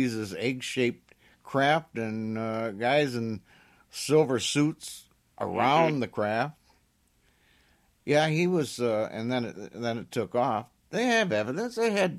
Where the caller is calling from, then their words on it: Dearborn, Michigan, United States; I'm broadcasting from Dearborn, Michigan